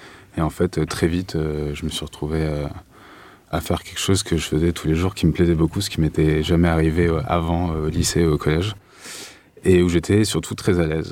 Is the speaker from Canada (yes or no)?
no; Paris, Île-de-France, France; Oui, moi je suis parisien, donc je suis parti mais je suis revenu.